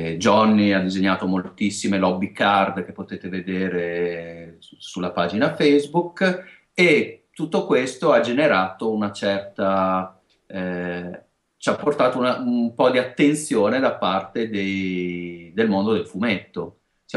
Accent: Emilia-Romagna, Italy; accent: Romagnol; siamo romagnoli, si sentirà anche, credo, dalla S e dalla Z, che non è proprio canonica.

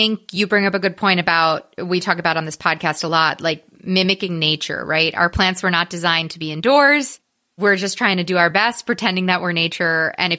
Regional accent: New York, United States; I think as a New Yorker, every time I go to California

